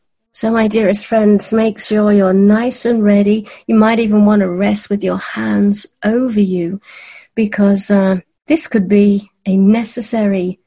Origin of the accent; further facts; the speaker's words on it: United Kingdom; I'm British.